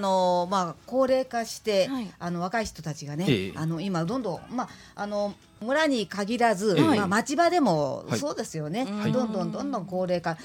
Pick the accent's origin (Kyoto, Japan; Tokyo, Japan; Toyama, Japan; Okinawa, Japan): Tokyo, Japan; now in Joetsu, Japan; 私ももう東京から移住して23年、 … もうほとんど上越の人間になっております。